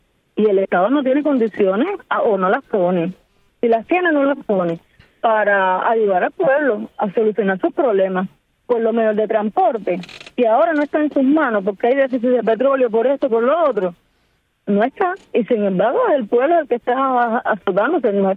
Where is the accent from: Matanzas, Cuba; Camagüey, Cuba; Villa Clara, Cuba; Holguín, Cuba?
Camagüey, Cuba; Hace unos días vine de Camagüey. Podría, sí, averiguar cuál es la situación con el agua. Pero en el caso histórico de la ciudad, siempre desde que yo nací, tengo 41 años ya.